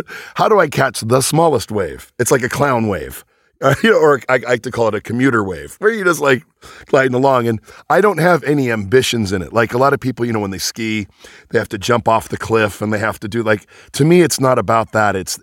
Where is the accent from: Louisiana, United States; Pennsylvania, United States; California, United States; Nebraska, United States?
California, United States; Venice; And like, I'm a Venice boy. I grew up in California where water is scarce.